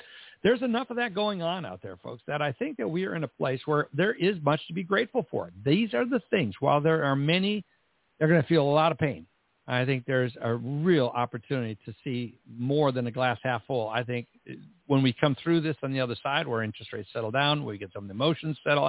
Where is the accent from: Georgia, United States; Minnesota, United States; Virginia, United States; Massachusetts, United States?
Minnesota, United States; I grew up in Minnesota.